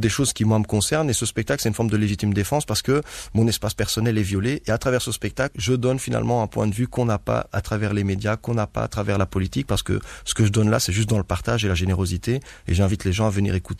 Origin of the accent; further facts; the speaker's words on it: Brussels, Belgium; also born or lived in Lebanon; je dis je viens de Bruxelles. Sauf que Bruxelles, personne connaît.